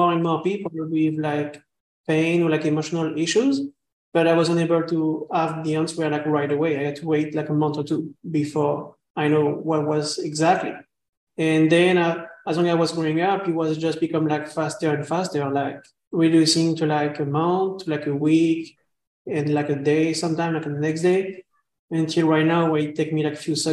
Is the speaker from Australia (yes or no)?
no; France; English is a second language; now in United States; So when I grew up in France, I was more like reserved and wasn't sharing much. But after, when I came in the US, it was like way different for me, you know.